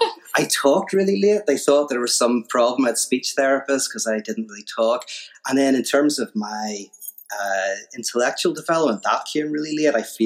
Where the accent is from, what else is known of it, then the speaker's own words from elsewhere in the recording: Little Rock, Arkansas, United States; I'm from Little Rock, Arkansas. I just put this accent on.